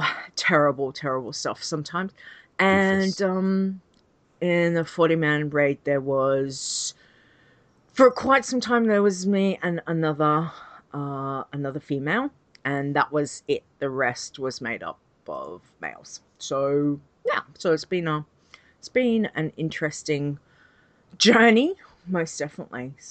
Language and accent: English; Australia; I'm an Aussie, so I live over in Australia, and I've been playing World of Warcraft for a very long time.